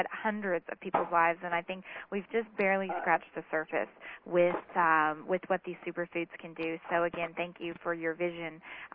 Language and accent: English; Texas, United States; You know, I was from Texas and I was eating meat and potatoes and ham and sausage and everything